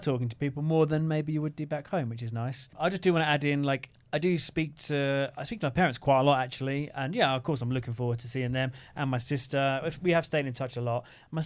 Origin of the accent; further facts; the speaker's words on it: England, United Kingdom; We're from England. We're traveling for this much time.